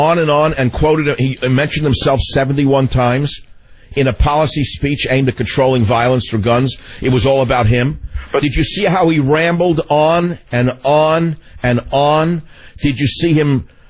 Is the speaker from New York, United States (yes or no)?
yes; New York, United States; I grew up in New York where spaghetti was about, you know, $2 a plate with meatballs